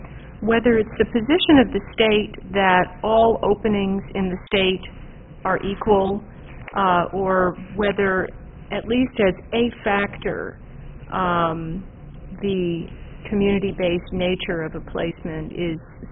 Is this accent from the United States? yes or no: yes; Texas, United States; you know, in my home state of Texas